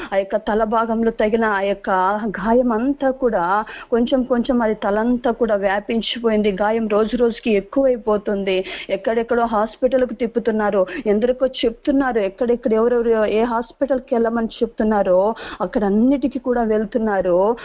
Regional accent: Andhra Pradesh, India; నాది చిత్తూరు జిల్లా.

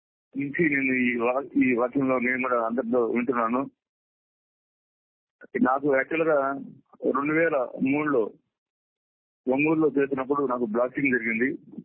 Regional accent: Chintalapudi, Andhra Pradesh, India; also born or lived in Guntur; అమ్మ వాళ్ళేమో గుంటూరులో ఉండేవాళ్ళు, నేనేమో మా అమ్మమ్మ ఊరు చింతలపూడి నందివెలుగు పక్కన ఉండేది. దిగుదల నందివెలుగు మధ్యలో ఉండేది చింతలపూడి అనే ఊరు.

